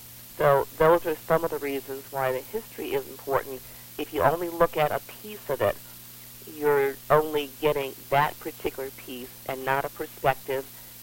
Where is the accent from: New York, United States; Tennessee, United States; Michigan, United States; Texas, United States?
Michigan, United States; Detroit; Now, as a woman of African descent myself, I was born and I grew up in Detroit, Michigan